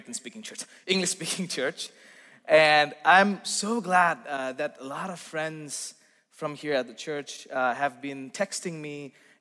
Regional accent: Nepal; Growing up in Nepal, I remember singing this Nepalese Christian song

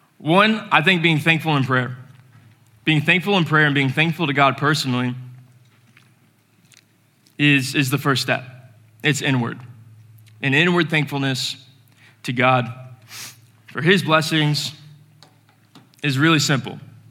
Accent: Florida, United States; I'm from Florida, and this cold weather is horrendous.

